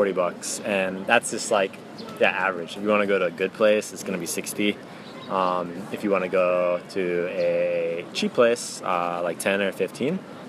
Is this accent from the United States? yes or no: no; South Korea; We come from Korea, where you'll pay $20